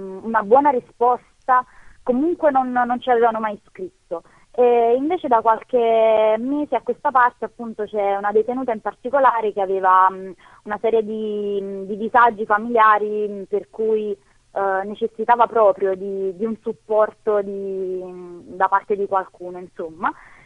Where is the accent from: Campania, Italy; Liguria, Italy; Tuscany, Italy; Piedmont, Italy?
Campania, Italy; Naples; da buon napoletani ovviamente la prima cosa è il cibo